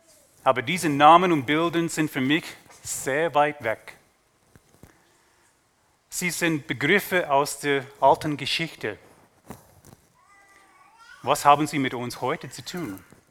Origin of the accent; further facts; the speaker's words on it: Canada; German is a second language; Kanadier, das bin ich halt. Es ist ein Teil meiner Identität, wie meine Nase oder mein doofer Akzent. Das ist ein Teil von mir. In meinem kanadischen Pass steht Folgendes geschrieben.